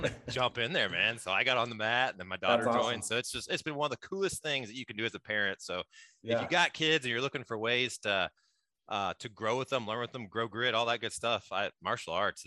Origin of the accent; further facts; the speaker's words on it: Indiana, United States; I hail from the Midwest, born and raised in Indiana. I live about 30 minutes south of Indianapolis.